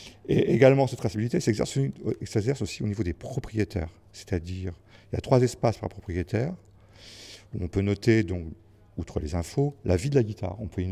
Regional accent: La Rochelle, Nouvelle-Aquitaine, France; Alors moi je viens de La Rochelle.

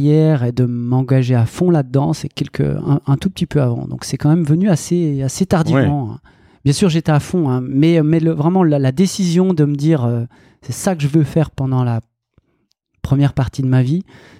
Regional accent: Pontarlier, Bourgogne-Franche-Comté, France; en effet j'y habite toujours, je suis né là, je suis né à Pontarlier, et Pontarlier c'est le Haut-Doubs, c'est pareil que le Haut-Jura, c'est les montagnes du Jura.

